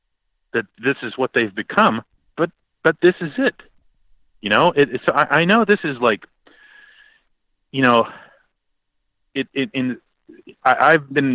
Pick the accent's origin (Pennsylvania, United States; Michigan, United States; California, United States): Pennsylvania, United States; Pittsburgh; one thing about me is that I'm born and raised in Pittsburgh. I grew up on the Pirates.